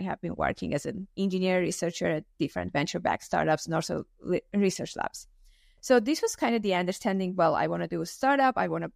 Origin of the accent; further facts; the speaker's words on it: Armenia; moved away as an adult; now in France; originally I'm from Armenia. I did my undergrad in applied mathematics and informatics in Armenia. Then I started doing my master's in information technologies, then moved to France doing my second master's at Grenoble University.